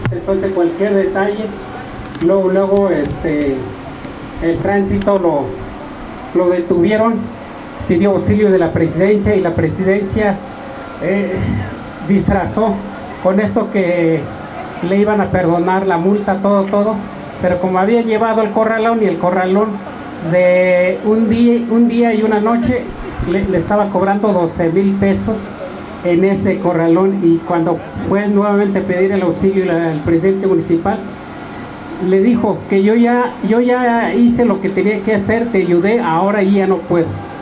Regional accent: Santiago Mexquititlán, Querétaro, Mexico; Yo vengo de Santiago Mezquitlán, barrio Cuar, barrio Quinto, en la vía del Cuestado de Querétaro.

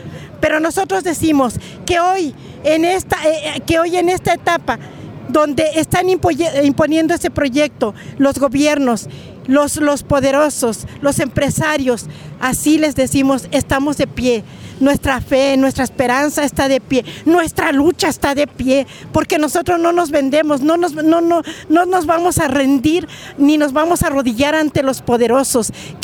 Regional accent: Mexico

